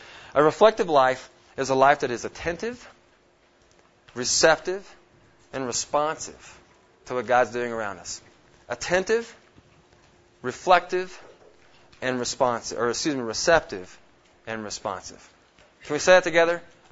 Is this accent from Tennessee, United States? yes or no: yes; Nashville, Tennessee, United States; now in Pennsylvania, United States; I grew up in Nashville, Tennessee.